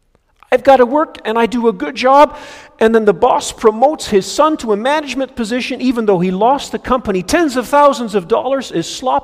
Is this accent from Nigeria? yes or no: yes; Nigeria; I remember growing up in Nigeria